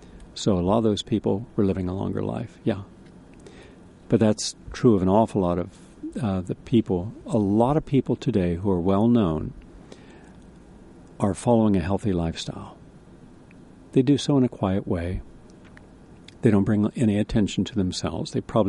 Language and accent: English; West Virginia, United States; That's my home state. The only state in America where everyone's mother and father were once brother and sister.